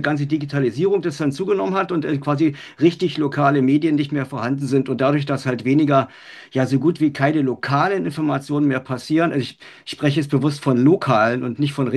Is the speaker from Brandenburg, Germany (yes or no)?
yes; Cottbus, Brandenburg, Germany; Ich komme ja aus Cottbus